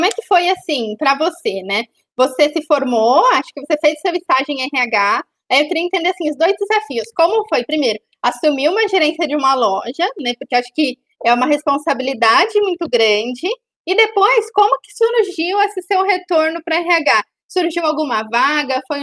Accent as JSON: {"language": "Portuguese", "town": "Itu", "region": "São Paulo", "country": "Brazil", "said": "eu sou do interior de São Paulo, então super conheço a Real, eu sou de Itu, né, tô ficando do ladinho ali de Sorocaba"}